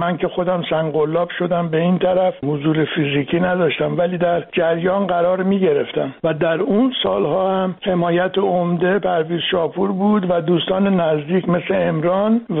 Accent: Iran; moved away; من از ایران آمدم

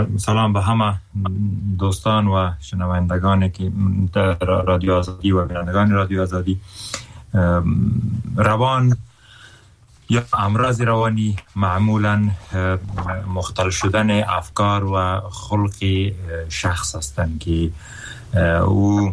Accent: Afghanistan; میگم من افغان هستم، خبر افغانستان میبینم مرا متاثر میکنه

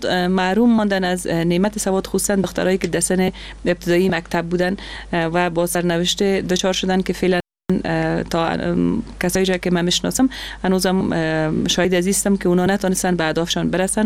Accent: Afghanistan; در افغانستان با تاسف زن بودن مشکلات خود داره، با وجود از اینکه ما در خانواده روشن فکر چانس آوردیم که در خانواده روشن فکر به دنیا آمدیم

